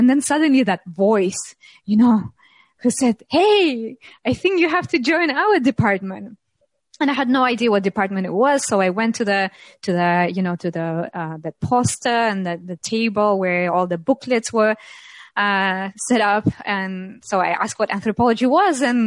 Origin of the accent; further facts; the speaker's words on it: Tatarstan, Russia; Plus my family comes from a place called Tatarstan, which is one of the republics within Russia. And it's a Muslim traditional Tatar area, historical.